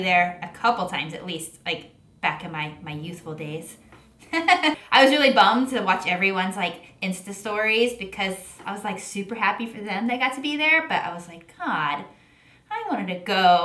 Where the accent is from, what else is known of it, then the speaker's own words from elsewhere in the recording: Texas, United States; I'm from Texas. Yeah. So my goal was to, like, go home and go to that show